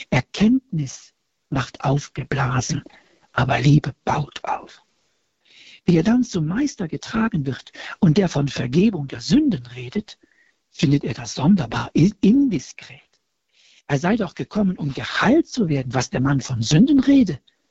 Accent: Cologne, North Rhine-Westphalia, Germany; Ja, bei uns in Köln, da gibt es doch das, da gab es damals das Pfingsten.

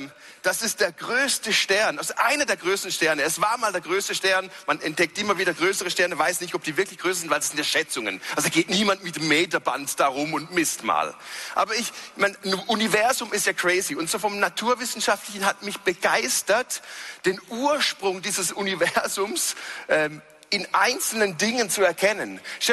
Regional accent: Switzerland; ich bin Schweizer

